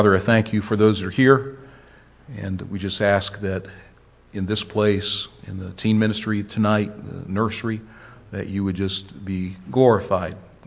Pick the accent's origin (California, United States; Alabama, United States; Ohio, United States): Ohio, United States; I'm from Ohio, so I can't count, you know, past 15.